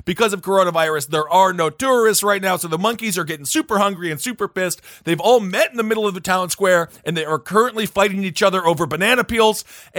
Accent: Wisconsin, United States; God, I'm from Wisconsin.

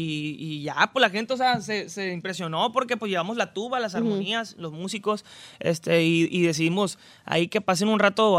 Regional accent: Mérida, Yucatán, Mexico; Yo soy de Mérida completamente, casi no se escucha bandas, es muy diferente.

